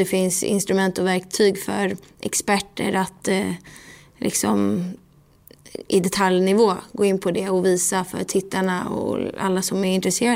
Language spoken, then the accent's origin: Swedish; Stockholm, Stockholm County, Sweden; Och jag sa till mamma där hemma på Hammarby